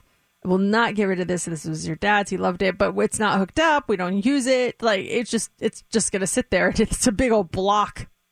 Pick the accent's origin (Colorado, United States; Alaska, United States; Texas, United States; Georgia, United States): Colorado, United States; Yeah, if we go to my home state of Colorado, the number one thing that is Googled there is mumble rap.